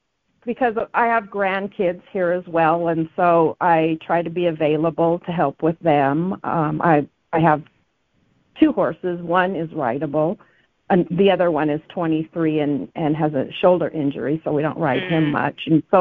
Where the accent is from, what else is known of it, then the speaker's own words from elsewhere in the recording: Spokane, Washington, United States; moved away; it was an adjustment because I was raised in Spokane, in the Spokane Valley. And so to come to the reservation, it was almost like camping every day.